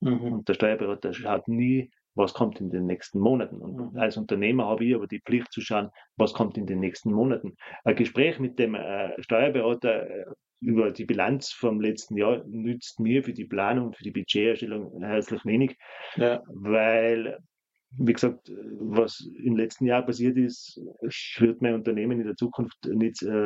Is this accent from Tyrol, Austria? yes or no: yes; Tyrol, Austria; So ist es bei uns in Tirol nicht.